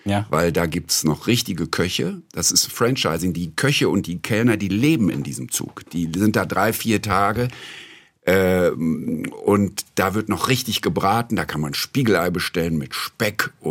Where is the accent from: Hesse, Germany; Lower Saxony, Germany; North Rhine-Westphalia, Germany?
North Rhine-Westphalia, Germany; Wuppertal; also born or lived in Warsaw, Poland; Also Wuppertal ist im Herzen, aber da bin ich kaum noch. Warschau ist die Stadt, die mich am meisten geprägt hat